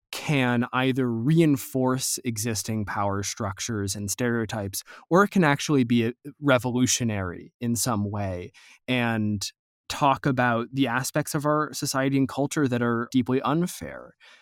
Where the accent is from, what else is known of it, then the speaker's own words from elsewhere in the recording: United States; but as an American, as a damn Yankee, I am 100% pro Quincy Morris.